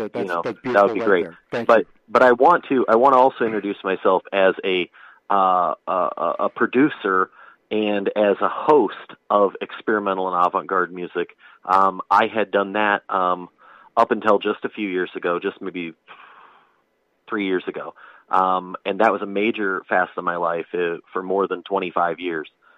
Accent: Illinois, United States; I'm from Southern Illinois, just a listener.

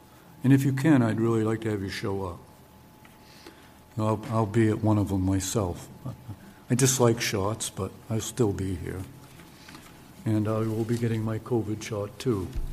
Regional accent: Belfast, Northern Ireland, United Kingdom; I was born and brought up in Belfast, and now I live 400 feet from where I was brought up. I went to city schools

